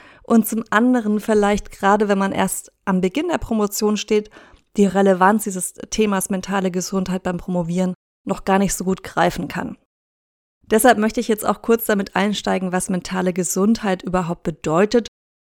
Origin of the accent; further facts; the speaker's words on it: Southern Germany, Germany; now in Gran Canaria, Spain; hier im Norden von Gran Canaria, wo ich wohne, da sind die Sommer gar nicht so heiß, wie ich das aus meiner Heimat Süddeutschland gewohnt bin.